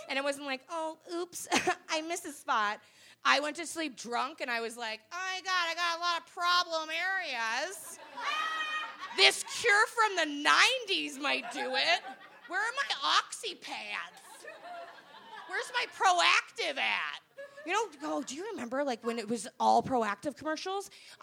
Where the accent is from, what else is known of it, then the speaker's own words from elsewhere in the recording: Winnipeg, Manitoba, Canada; Like, I'm originally from Winnipeg. Thank you. Hold your applause.